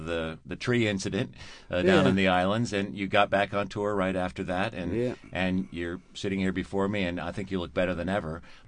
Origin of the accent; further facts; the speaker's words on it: Philadelphia, Pennsylvania, United States; I'm from Philly, so I'd have to say come to Philly for 20 nights, things like that.